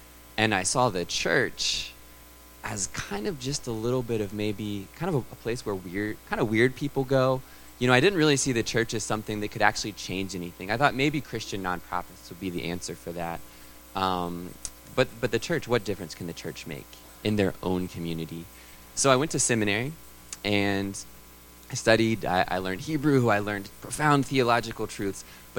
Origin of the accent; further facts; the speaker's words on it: Roanoke, Virginia, United States; growing up in Roanoke, I would say it is God's grace that I grew up in a Christian household.